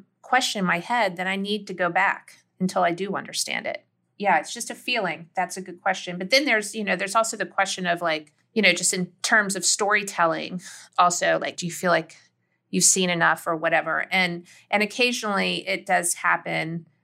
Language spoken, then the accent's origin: English; the South, United States; Like, I just know deep in my bones as a Southerner that, you know, having grown up that way